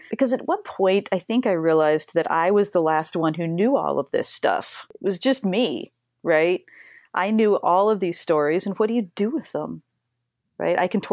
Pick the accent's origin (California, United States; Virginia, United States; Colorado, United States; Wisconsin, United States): Colorado, United States; Yeah, so I mean, I grew up in Colorado, and up in a little tiny mountain town outside of Manitou Springs